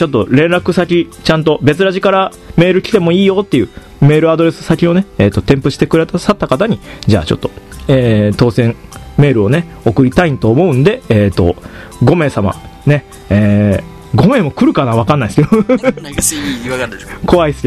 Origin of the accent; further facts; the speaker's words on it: Kochi, Japan; でも僕も実は高知から来たんで、この高知のご当地キティです